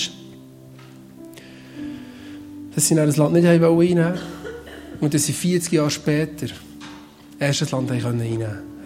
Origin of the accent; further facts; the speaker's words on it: Switzerland; Wir sind Schweizer, gell?